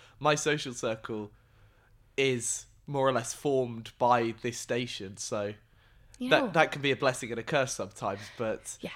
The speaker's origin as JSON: {"language": "English", "town": "Reading", "region": "South East England", "country": "United Kingdom", "said": "So, I am from Reading initially"}